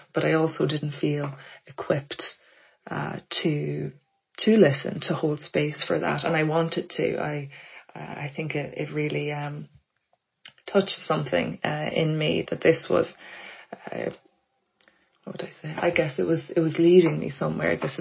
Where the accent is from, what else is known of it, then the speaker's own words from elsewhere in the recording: Blackrock, Leinster, Ireland; now in Dublin, Ireland; I grew up in Blackrock in County Louth. So not too far away from Dublin where I am now, but far enough away that it felt at the time quite rural.